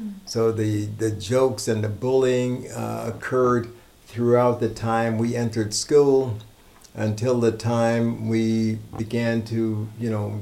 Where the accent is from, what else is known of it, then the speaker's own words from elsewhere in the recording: Chicago, Illinois, United States; My parents, being from Jamaica, I never really knew the difference until I was growing up in Chicago and found myself, along with my siblings, mocked all the time because of our mannerism and or perhaps the way we enunciated.